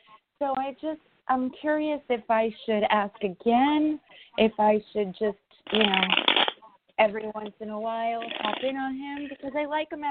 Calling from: New York, United States; Hi, I'm calling from New York.

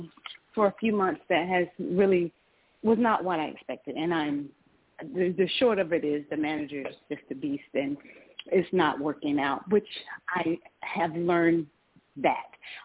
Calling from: Georgia, United States; I'm calling from Georgia.

